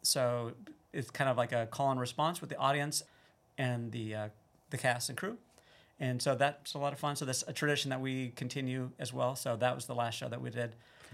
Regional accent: West Coast, United States; Yeah, so originally I'm from the West Coast, and eventually made my way to Minnesota, and then went to school in San Diego.

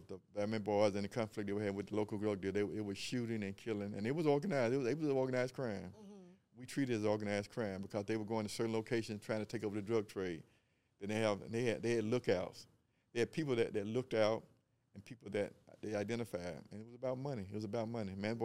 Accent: Atlanta, Georgia, United States; Well, see, my situation, I was raised in Atlanta all my life.

